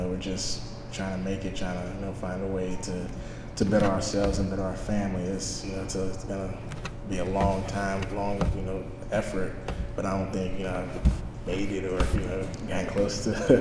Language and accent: English; Haiti; now in Indianapolis, United States; I'm from Haiti. I've been here for 2 years